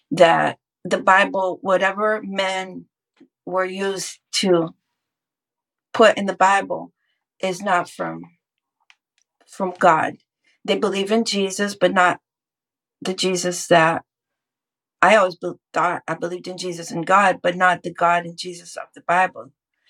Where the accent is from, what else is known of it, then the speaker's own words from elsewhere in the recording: São Paulo, Brazil; I was born in Brazil, in São Paulo, which is a big city, but we lived in Santander, which is a smaller town. And my great grandparents on my mother's side immigrated to Brazil from Spain.